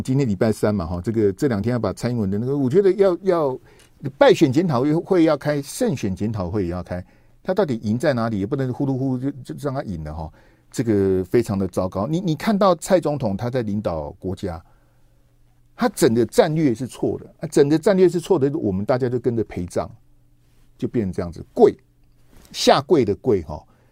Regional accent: Taiwan; 到我们台湾这边还有独派讲说那天慰安妇是自愿的

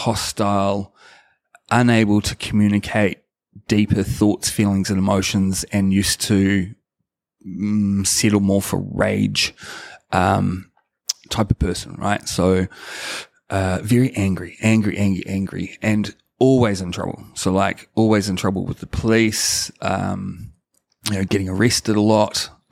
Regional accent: Whanganui, Manawatū-Whanganui, New Zealand; I'd separated myself so much from my youth, from my upbringing, growing up in Whanganui, it was very bad.

